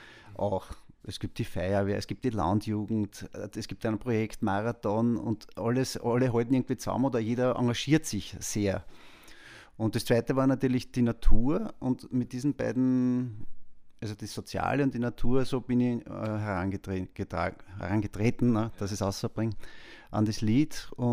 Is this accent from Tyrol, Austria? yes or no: no; Vienna, Austria; Nein, ich bin in Wien aufgewachsen.